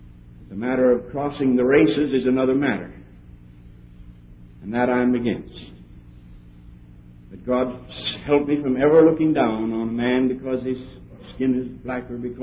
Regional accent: Netherlands; accent: Dutch; English is a second language; I don't know whether she understood or not with my Dutch accent.

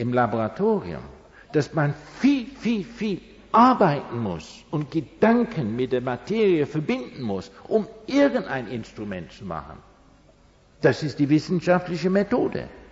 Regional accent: England, United Kingdom; German is a second language

